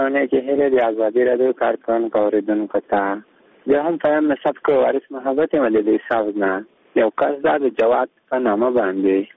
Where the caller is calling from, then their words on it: Ghazni, Afghanistan; زه الحمدللہ یم د غزنی ولایت څخه اړیکه نیولې ده.